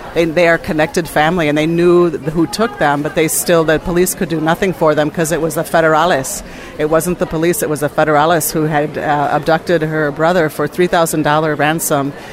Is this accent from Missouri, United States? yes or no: no; Oro Valley, Arizona, United States; I'm from Oro Valley, Arizona, but I practice in Tucson, Arizona.